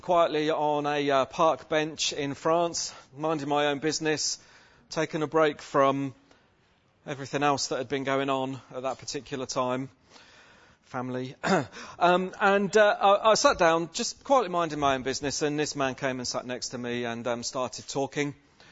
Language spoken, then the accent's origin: English; England, United Kingdom; is it that just because I'm English, I have to live in London? And I said to him, no, not London, I live in the middle of England.